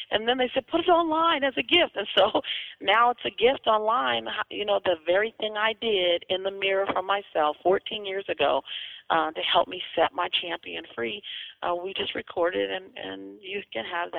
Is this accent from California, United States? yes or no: yes; Los Angeles, California, United States; I love that I come from Los Angeles.